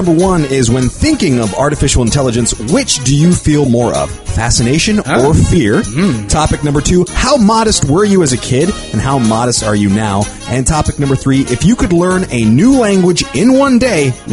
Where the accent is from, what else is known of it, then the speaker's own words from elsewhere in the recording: Texas, United States; And so it's awesome to tell everybody, I'm a Texan American who's never shot a gun.